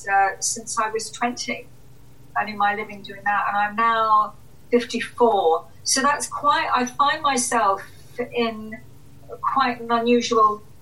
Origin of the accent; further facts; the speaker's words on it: London, United Kingdom; accent: English; identifying myself as Irish, even though I grew up in London and have an English accent.